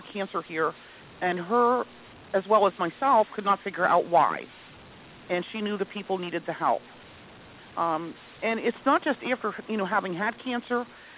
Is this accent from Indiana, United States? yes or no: no; Pennsylvania, United States; moved away; I'm originally from Lancaster County, Pennsylvania, but I've lived here since 86.